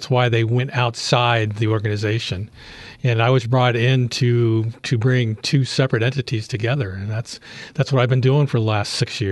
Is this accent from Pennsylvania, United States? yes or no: no; Washington, United States; also born or lived in Colorado; But my wife and I, Diane, we grew up in Washington State, and that's where our families were.